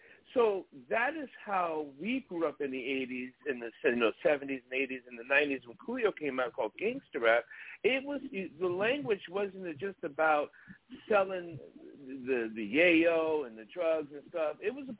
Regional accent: New York, United States; being my mid age, growing up in New York, I was a big East Coast against the West Coast guy.

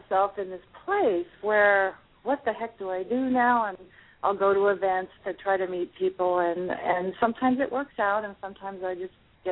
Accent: Bakersfield, California, United States; I'm actually from Bakersfield.

